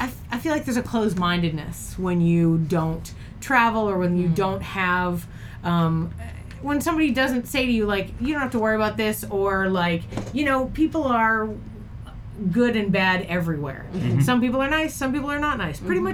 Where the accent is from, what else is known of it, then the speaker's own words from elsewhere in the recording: Boston, Massachusetts, United States; I mean, I'm from Boston. Not leaving Boston is kind of everyone else's MO.